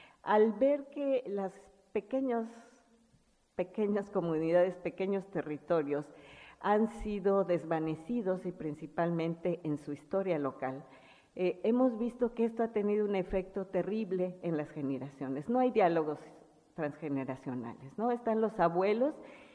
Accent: Mexico; Yo soy de México, todos no creo que no sepan las difíciles condiciones de violencia en las que estamos viviendo en nuestro país.

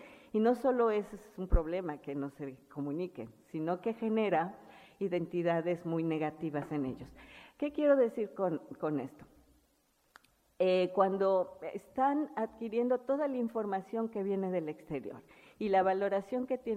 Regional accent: Mexico; Yo soy de México, todos no creo que no sepan las difíciles condiciones de violencia en las que estamos viviendo en nuestro país.

